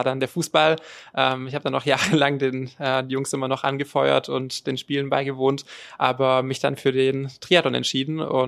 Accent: Ravensburg, Baden-Württemberg, Germany; die Vereinsstrukturen aufgesucht bei uns in Ravensburg

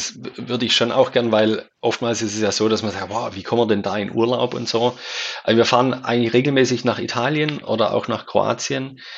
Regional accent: Schwäbisch Hall, Baden-Württemberg, Germany; also ich komme aus Schwäbisch Hall, wenn ich von Schwäbisch Hall nach Hamburg fahren muss

